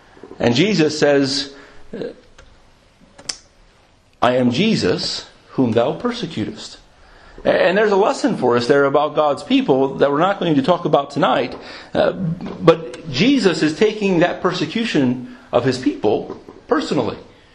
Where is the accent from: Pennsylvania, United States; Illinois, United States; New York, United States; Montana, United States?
Pennsylvania, United States; Philadelphia; I grew up in a city. I grew up in Philadelphia, and so being a city boy, we didn't really know much about agricultural terms